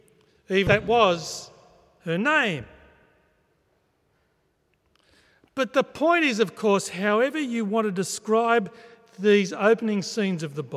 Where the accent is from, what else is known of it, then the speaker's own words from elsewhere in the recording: Queensland, Australia; Clearly, of course, it's just a carpet python. We're from Queensland. We had them all the time.